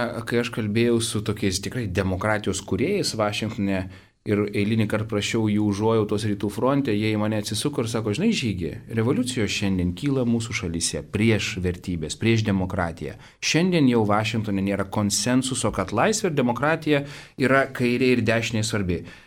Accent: Vilnius, Vilnius County, Lithuania; aš iš Vilniaus, aš žinau, kas tai yra.

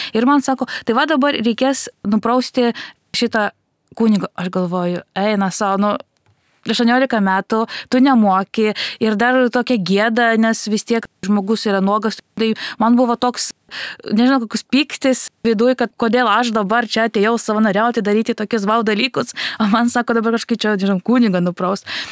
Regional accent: Vilnius, Vilnius County, Lithuania; Aš esu vilnietė

